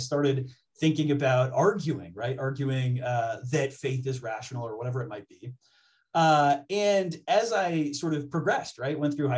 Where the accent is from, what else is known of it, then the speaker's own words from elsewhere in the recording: Minnesota, United States; So I was on the playground, and I lived in Minnesota. I'm from Minnesota, and I distinctly remember, like, very young, I was on the playground